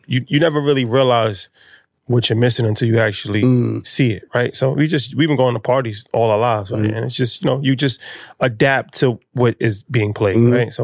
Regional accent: New York City, New York, United States; Because it was very reminiscent of an era that we grew up in New York.

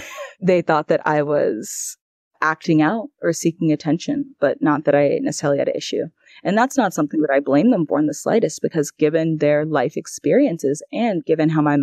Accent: New York, United States; though I didn't grow up in the South, I grew up in New York.

